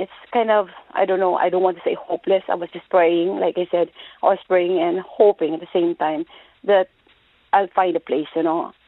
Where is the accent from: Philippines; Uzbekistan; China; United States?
Philippines; now in Ireland; I'm actually from the Philippines.